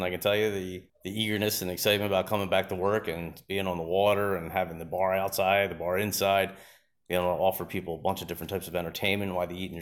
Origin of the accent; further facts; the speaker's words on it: United States; I'm an American guy.